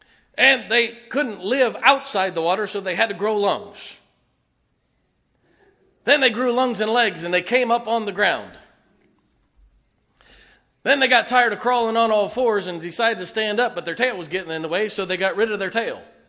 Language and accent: English; Canton, Ohio, United States; I grew up in Canton, Ohio.